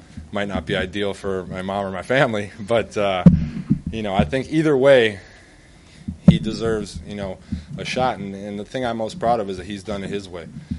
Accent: Wisconsin, United States; I grew up in Wisconsin and watched Brett Favre play right after his father died.

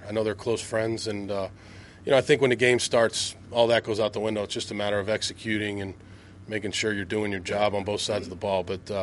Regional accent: Boston, Massachusetts, United States; Yeah, no, I mean, I would say as a Bostonian, he's speaking like a true New Yorker that he is.

